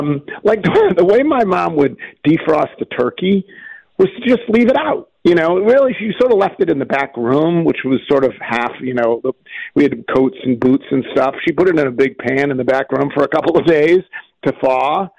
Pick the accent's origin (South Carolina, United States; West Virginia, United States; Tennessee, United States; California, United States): Tennessee, United States; Memphis; But I'm very clearly not a Southerner. I may be a Memphian, but I'm not a Southerner.